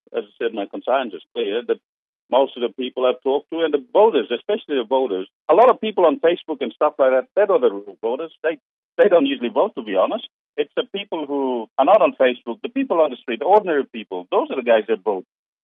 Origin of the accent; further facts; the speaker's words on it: Leh, Ladakh, India; I'm from Leh. I grew up in the settlements and slums of Leh. Spent all my life there.